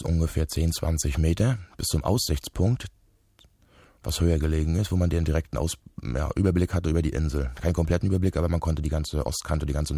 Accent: Mecklenburg-Vorpommern, Germany; wir sind Mecklenburger, Angler.

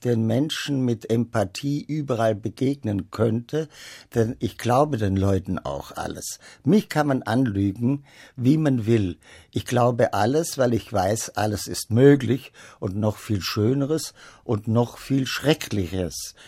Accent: Baden-Württemberg, Germany; Ich als Schwabe beziehe ich man dann auf

